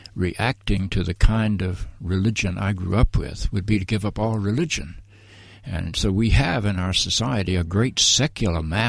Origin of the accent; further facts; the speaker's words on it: North Carolina, United States; But let me say that I grew up in the Bible Belt of North Carolina, I attended an Anglican church.